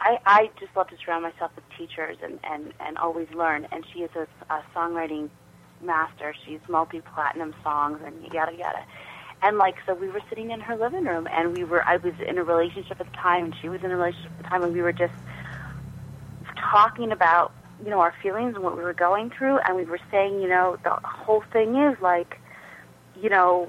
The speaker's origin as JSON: {"language": "English", "country": "Canada", "said": "although I'm Canadian, my parents are from the States, so I have a dual citizenship."}